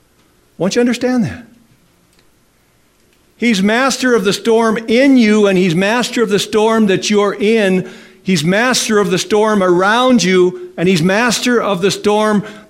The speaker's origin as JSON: {"language": "English", "town": "International Falls", "region": "Minnesota", "country": "United States", "tie": "born or raised there", "said": "I remember being in International Falls years ago, my hometown."}